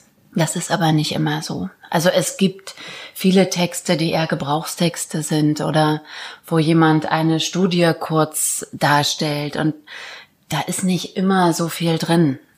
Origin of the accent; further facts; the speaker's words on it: Mecklenburg-Vorpommern, Germany; now in Leipzig, Germany; oder ich komme ja sogar aus Vorpommern, also dieses flache Land mit dem großen Himmel und natürlich der Ostsee